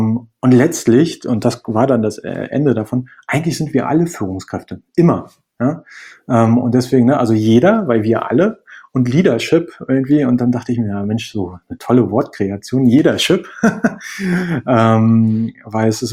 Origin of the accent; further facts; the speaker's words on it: Berlin, Germany; moved away as an adult; now in Spain; Ich komme ursprünglich aus Berlin, bin aber vor anderthalb Jahren nach Spanien gezogen.